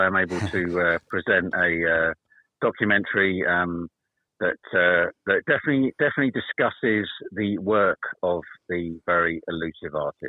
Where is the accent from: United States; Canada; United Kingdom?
United Kingdom; Cambridge, East of England; It's Cambridge, as I would say to anyone, is my hometown, and yeah, I went to school in Cambridge, so I know it well